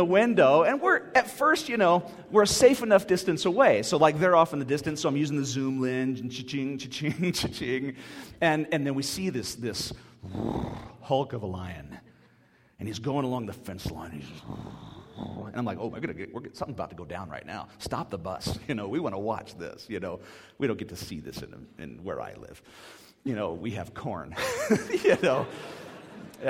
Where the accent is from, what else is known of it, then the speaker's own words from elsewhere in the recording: United States; It means you open your window, because I'm American.